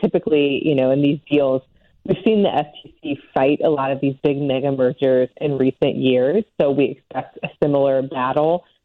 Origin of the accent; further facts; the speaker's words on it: Ohio, United States; you know, I'm from Ohio, so I grew up going to Kroger stores